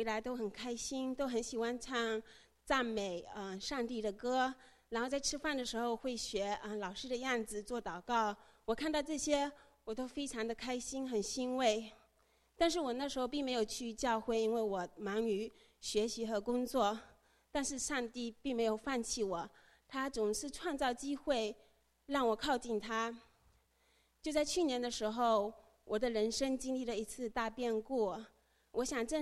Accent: Fujian, China; 我是出生在中国福建的一个偏僻的小山村里，在我读小学的时候，那里教育落后，师资缺乏

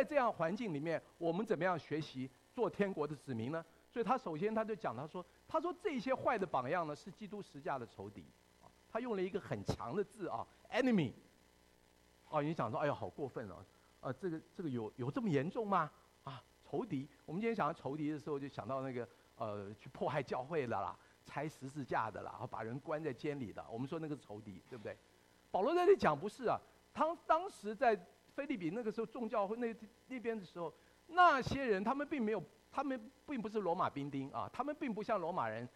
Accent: Taiwan; 我生长在台湾，我出生在台湾的国家，那个地方它不是一个无神论的地方

